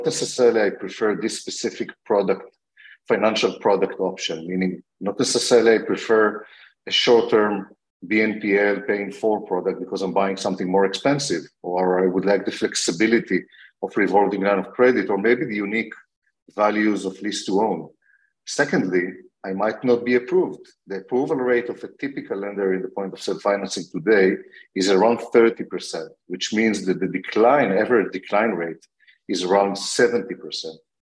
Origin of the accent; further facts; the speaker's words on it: Israel; accent: Israeli; Yeah, maybe Israeli. We started in Israel. I'm originally from Israel